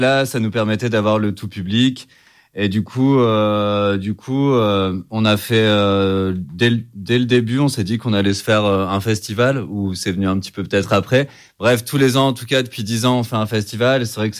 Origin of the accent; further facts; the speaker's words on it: Auvergne-Rhône-Alpes, France; On est originaire d'Auvergne et on a commencé en faisant des free parties.